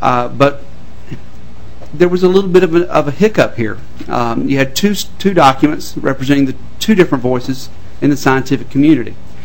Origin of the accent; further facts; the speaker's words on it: Georgia, United States; I will up front tell you that I am from Georgia. Not that you would have to listen to me very long to figure out that I was from a little south of here.